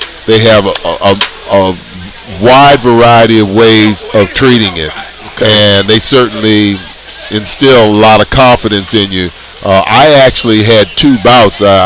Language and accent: English; Oakland, California, United States; Guy that I grew up with in Oakland, we got to talk